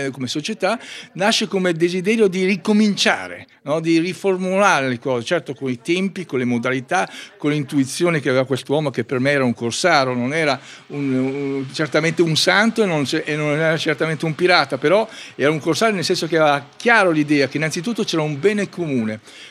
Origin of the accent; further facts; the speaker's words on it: Metanopoli, Lombardy, Italy; born there; Sì, io sono nato a Metanopoli, io sono del 58